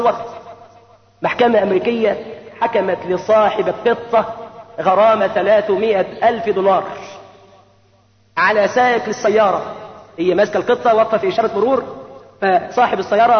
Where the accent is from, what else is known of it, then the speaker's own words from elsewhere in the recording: Egypt; حتى لا نفاجئ أمريكا عندنا في مصر. يا أهل مصر اتقوا الله عز وجل